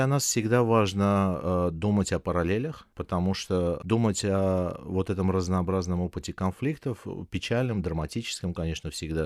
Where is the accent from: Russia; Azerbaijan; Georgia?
Azerbaijan; Baku; я и родом из Баку